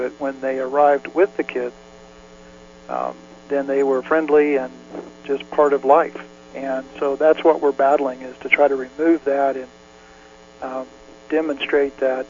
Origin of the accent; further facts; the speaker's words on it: Kansas, United States; now he's from Oklahoma and I'm from Kansas, so we tend to speak similar language.